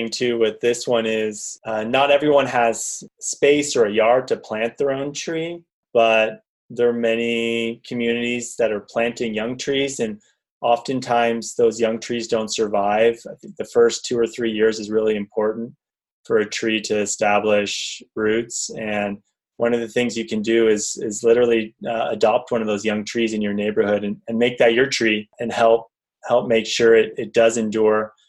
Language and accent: English; California, United States; Growing up in the San Gabriel Valley, you know, I lived in one of those households where we had a gas dryer